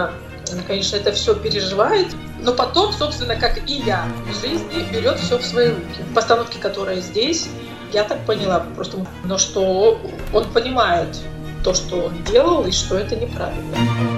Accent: Omsk, Omsk Oblast, Russia; born there; Да, я родилась в Сибири, в городе Омске.

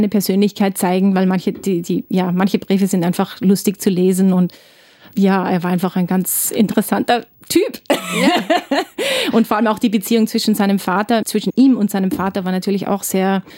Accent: Salzburg, Austria; now in Brisbane, Australia; ich bin Flötistin, ich bin aus Salzburg und ich wohne jetzt schon seit 2014 in Brisbane.

